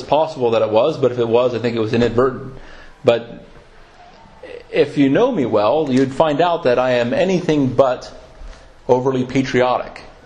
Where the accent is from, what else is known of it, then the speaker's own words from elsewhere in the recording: United States; But I enjoy the benefits of being from the United States, from being an American, at least most of the time.